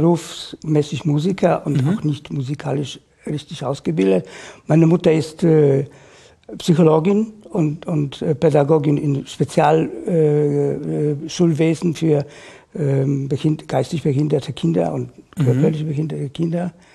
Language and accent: German; Warsaw, Masovian Voivodeship, Poland; German is a second language; moved away as an adult; Ich bin geboren in Warschau 1953 und dort habe ich 23 Jahre verbracht oder 22 Jahre erstmal aus von meinem Leben.